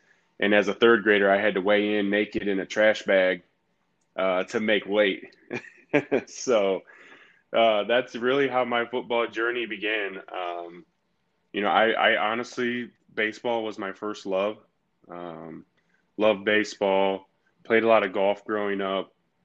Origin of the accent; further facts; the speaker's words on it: Indiana, United States; born and raised in Northern Indiana, right in the shadows of Notre Dame.